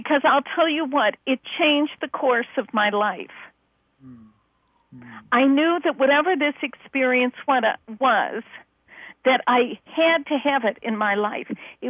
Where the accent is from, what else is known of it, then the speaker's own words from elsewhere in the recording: Chicago, Illinois, United States; you know, I'm from Chicago, very Midwest.